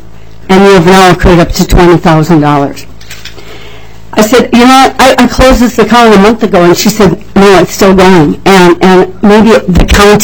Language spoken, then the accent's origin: English; St. Paul, Minnesota, United States; Madam Chair and Committee … I am from St. Paul, Minnesota.